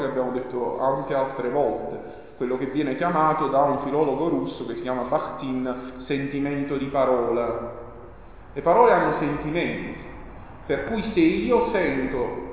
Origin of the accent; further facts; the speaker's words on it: Naples, Campania, Italy; se un bambino dice una volgarità in napoletano, io la sento perché sono napoletano.